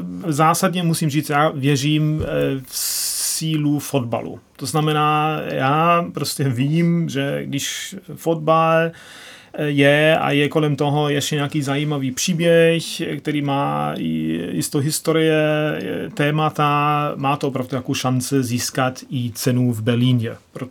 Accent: North Rhine-Westphalia, Germany; Czech is a second language; moved away as an adult; now in Prague, Czech Republic; Já pocházím z okolí Düsseldorfa a já jsem studoval v Düsseldorfu východoevropské dějiny a pak byla prostě nabídka na výměný pobyt na Karlovou univerzitu, tak jsem se dostal sem do Prahy a zůstal jsem. A to je už je to 20 let.

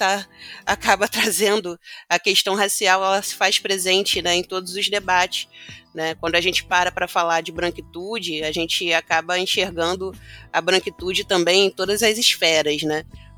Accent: Nilópolis, Rio de Janeiro, Brazil; sou de Nilópolis, da Baixada Fluminense

